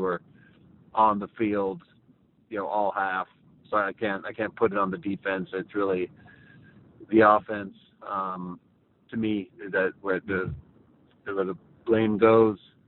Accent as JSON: {"language": "English", "town": "Tucson", "region": "Arizona", "country": "United States", "tie": "born or raised there", "said": "Man, so I'm originally from Arizona, Tucson. Arizona is my hometown."}